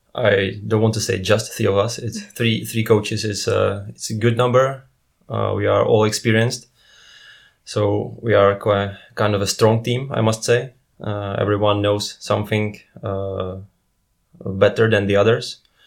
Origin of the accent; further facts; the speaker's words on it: Šumperk, Olomouc Region, Czechia; I'm from Czech Republic. I come from the city of Šumperk, which is in the north of the east part of Czech Republic.